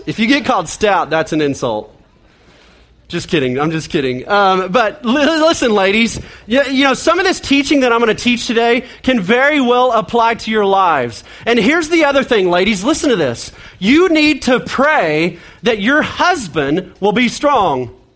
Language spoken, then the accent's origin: English; Oklahoma, United States; We're Oklahomans. We're from Oklahoma.